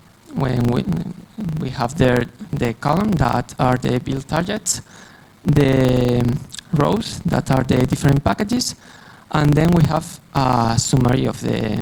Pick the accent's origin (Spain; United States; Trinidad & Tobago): Spain; I'm from Spain. I'm a 20 years old boy. And now I'm studying cybersecurity and artificial intelligence at the University of Malaga.